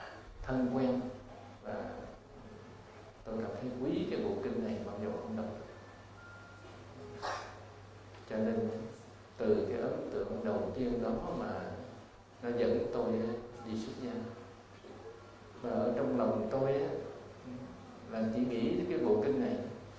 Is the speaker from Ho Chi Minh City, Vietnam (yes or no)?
yes; Phu My Hung, Ho Chi Minh City, Vietnam; Các vị này đấy là từ ở cái quê tôi là ở làng Phú Mỹ Hưng của gia đình